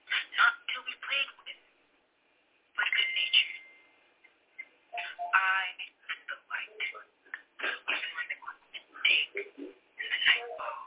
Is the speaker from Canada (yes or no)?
yes; Canada; I'm 18 and I'm from Canada.